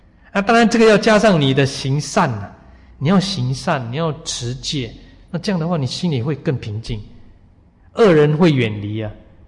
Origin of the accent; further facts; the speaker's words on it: Taiwan; born there; 所以我们出生在你看台湾这个环境